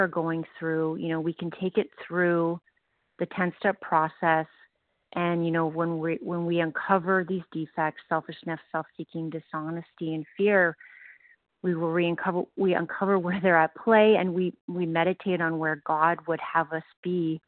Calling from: Ontario, Canada; I'm calling from Ontario, Canada.

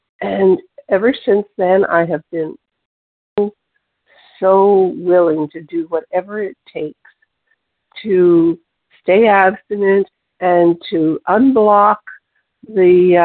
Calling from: Beamsville, Ontario, Canada; calling from Beamsville, Ontario, Canada.

